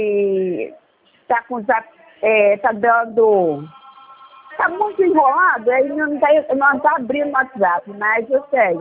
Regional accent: Brazil; como eu sou brasileira

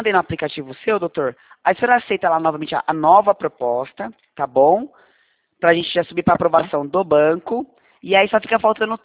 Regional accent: Presidente Prudente, São Paulo, Brazil; eu sou de Prudente mesmo.

